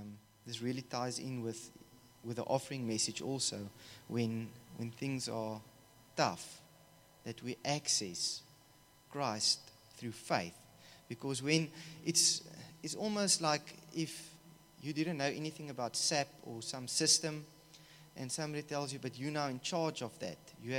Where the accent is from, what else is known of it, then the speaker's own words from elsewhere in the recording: Somerset West, Western Cape, South Africa; and I'm from Shofar, Somerset West.